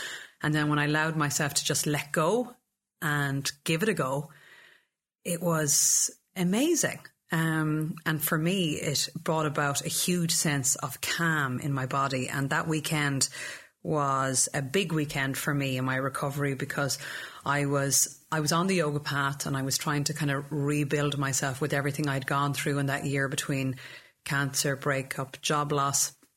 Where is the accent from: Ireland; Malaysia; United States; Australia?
Ireland; west of Ireland; I'm from the west of Ireland, and that's a huge part of kind of my upbringing and singing songs